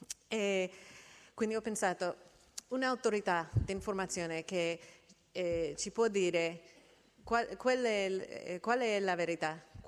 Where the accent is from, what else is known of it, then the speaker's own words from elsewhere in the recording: United States; Italian is a second language; stavo molto frustrata per questo problema dell'informazione nelle elezioni nel mio paese, gli Stati Uniti, ma anche che ho visto la stessa cosa negli altri paesi dove ho abitato o ho lavorato